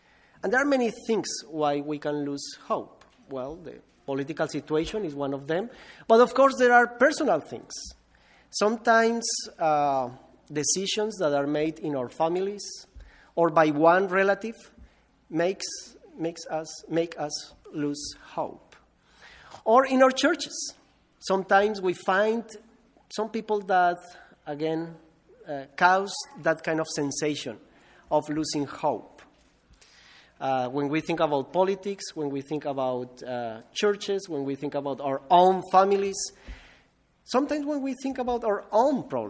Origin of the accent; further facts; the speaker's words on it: Colombia; English is a second language; between the government and the Revolutionary Army of las FARC. So, by the way, as you have noted now, my mother language is not English.